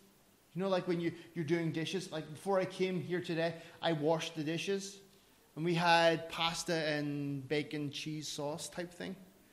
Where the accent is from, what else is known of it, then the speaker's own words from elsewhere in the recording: Ireland; I don't know. I'm Irish. Invite me to go to there.